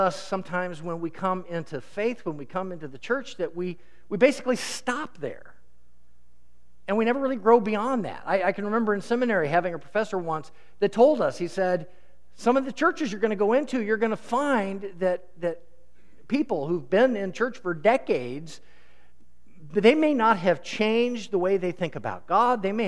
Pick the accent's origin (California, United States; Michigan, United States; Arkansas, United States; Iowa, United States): Iowa, United States; Des Moines; I grew up watching cartoons on the Floppy Show in Des Moines when I was a kid.